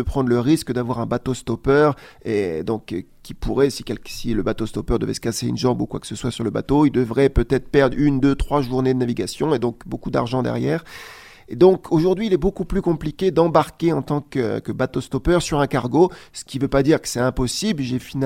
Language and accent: French; Strasbourg, Grand Est, France; mais je suis bien de Strasbourg